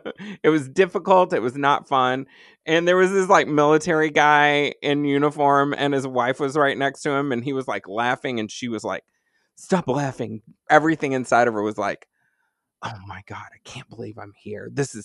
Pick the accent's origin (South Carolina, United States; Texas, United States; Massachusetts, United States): Texas, United States; Dallas; Dallas is my hometown where I grew up.